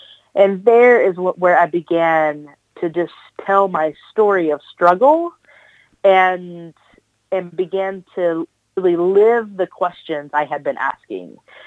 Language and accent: English; Texas, United States; because I was a really braggadocious Texan. You know, I moved from Texas to Chicago, didn't have a coat, wore t-shirts and jeans all the time